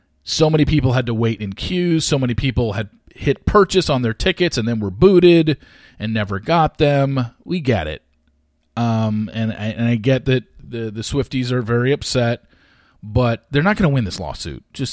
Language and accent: English; California, United States; I grew up in Southern California. There were a lot of tickets, a lot of concerts at the Forum in L.A.